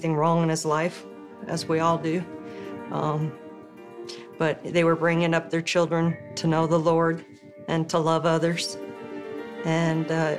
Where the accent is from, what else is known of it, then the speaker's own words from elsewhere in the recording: Tucson, Arizona, United States; We were raised mostly in Tucson, Arizona.